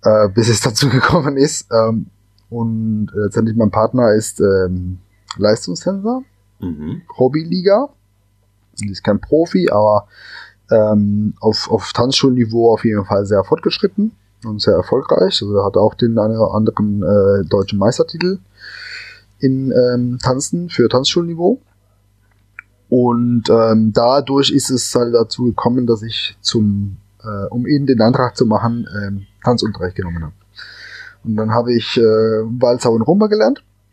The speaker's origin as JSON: {"language": "German", "town": "Cali", "region": "Valle del Cauca", "country": "Colombia", "tie": "born or raised there", "second_language": "German", "lives_now": "Germany", "said": "Ich komme aus der Welsalzer Hauptstadt. Ich bin ein gebürtiger Kolumbianer und bin in Cali aufgewachsen. Und wie gesagt, es ist eine große Salsa-Mekka."}